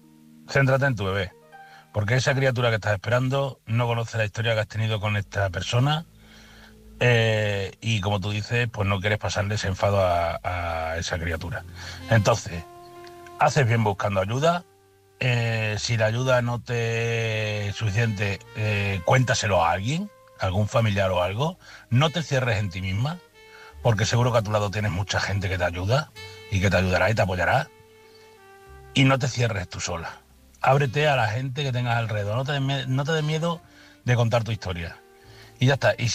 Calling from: Badajoz, Extremadura, Spain; corresponsal de Badajoz.

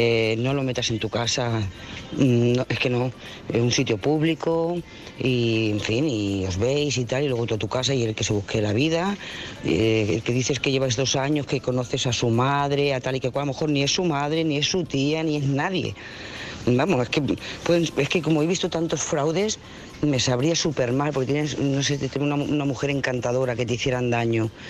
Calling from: Lloret de Mar, Catalonia, Spain; de Lloret de Mar.

